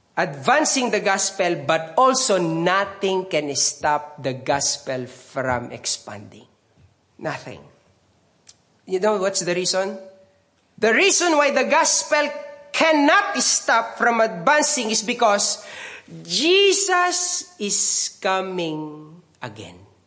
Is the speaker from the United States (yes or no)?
no; Philippines; I said, I am from the Philippines.